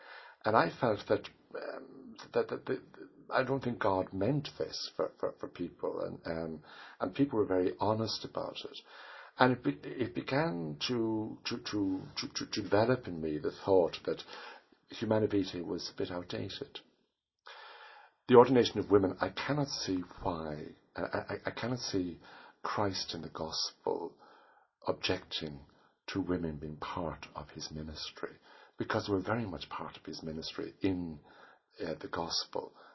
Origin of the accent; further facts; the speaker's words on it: Mallow, County Cork, Ireland; also born or lived in County Laois; I'm from Mallow in County Cork. I can't say I'm a Corkman because I was born in County Leash.